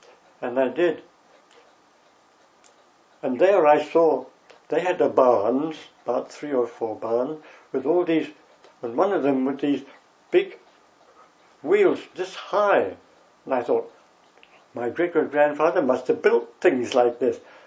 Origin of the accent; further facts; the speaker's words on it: Salford, North West England, United Kingdom; born there; I was born in Salford in Lancashire.